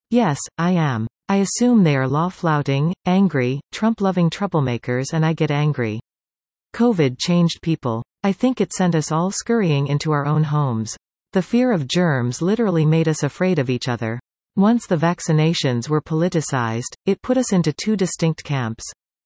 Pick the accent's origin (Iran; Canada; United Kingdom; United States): Canada; I used to think I knew what being a Canadian meant. I just don't feel sure any longer.